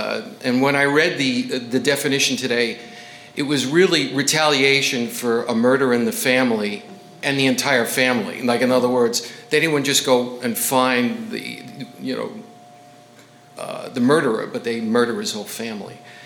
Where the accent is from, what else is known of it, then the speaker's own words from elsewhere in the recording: Astoria, Queens, New York, United States; Obviously, I'm not from West Covina. I come from a little area called Astoria, Queens, New York.